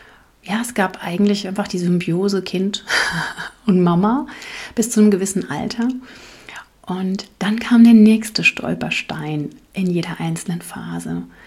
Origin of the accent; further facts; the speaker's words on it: East Germany, Germany; in der DDR, wo ich groß geworden bin